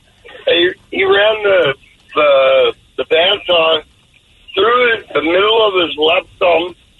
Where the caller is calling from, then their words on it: Victoria, British Columbia, Canada; Hey, I'm calling from Victoria, British Columbia.